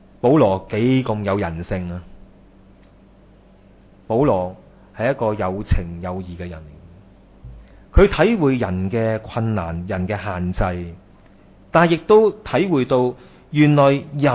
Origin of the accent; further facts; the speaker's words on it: Hong Kong; 如果我们香港人呢就立刻改名，是吧？